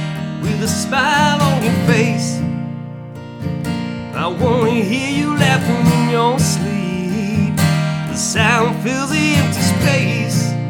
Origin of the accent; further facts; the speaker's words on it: Cleveland, Ohio, United States; growing up in Cleveland, being a Steeler fan, I was constantly at odds with people.